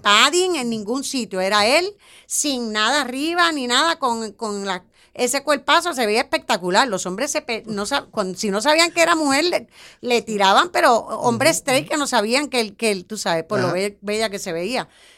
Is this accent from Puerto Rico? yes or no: yes; Puerto Rico; lo primero que hice fue pedir disculpas porque soy puertorriqueña.